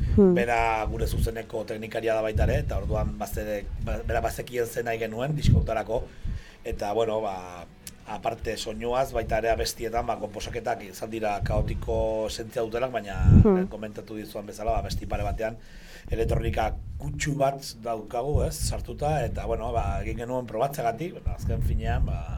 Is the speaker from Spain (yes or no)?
yes; Navarre, Spain; zaten nire Nafarra naiz, gero, bueno, nita Mortz, Nafarran bizi gara